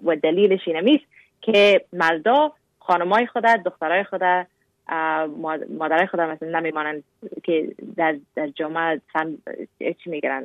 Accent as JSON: {"language": "Persian", "country": "Afghanistan", "lives_now": "Canada", "said": "گفتم از کانادا. گفت نه راستی از کجا هستی؟ گفتم از افغانستان. گفت از افغانستان اگه هستی یعنی که مسلمان هستی نه؟ گفتم ما اگر افغانستان هستم مسلمان هستم"}